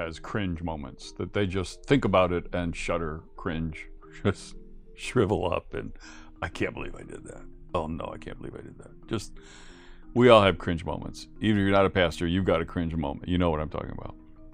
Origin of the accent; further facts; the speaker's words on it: West Virginia, United States; Now, I'm from West Virginia, and in Appalachian culture, a dog is a dog.